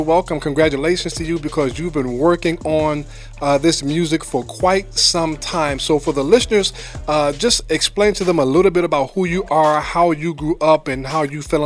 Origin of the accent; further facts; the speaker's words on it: Brooklyn, New York, United States; I grew up in Brooklyn, and that, you know, my dad was from, you know, Selma, and he moved to New York in his youth